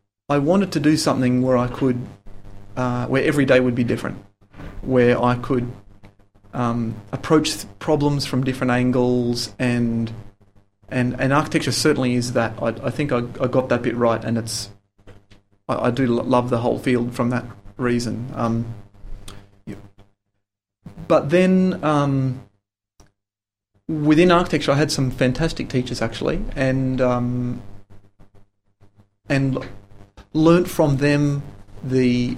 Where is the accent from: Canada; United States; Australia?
Australia; a pretty lovely place to grow up, actually.